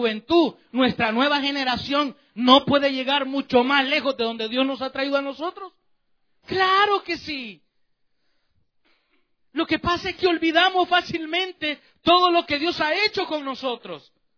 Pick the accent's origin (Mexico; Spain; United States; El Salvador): El Salvador; soy salvadoreño, y allá hay un terrible problema con las pandillas en mi país.